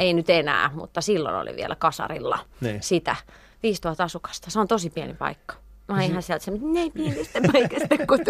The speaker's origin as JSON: {"language": "Finnish", "town": "Viiala", "region": "Pirkanmaa", "country": "Finland", "tie": "born or raised there", "said": "Mä oon Viilassa syntynyt. Tai Tampereen vieressä."}